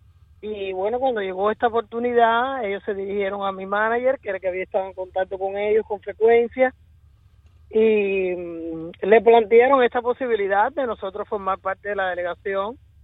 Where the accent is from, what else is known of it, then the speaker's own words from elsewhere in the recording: Cuba; now in Miami, United States; Miami es una ciudad de Estados Unidos, yo soy cubana.